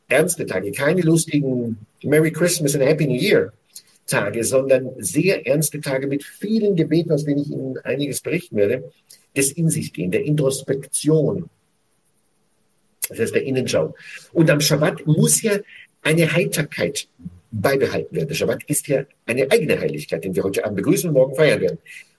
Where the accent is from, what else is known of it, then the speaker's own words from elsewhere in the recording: Israel; Das Lied kenne ich seit meiner Kindheit in Israel, hier in diesem Israel.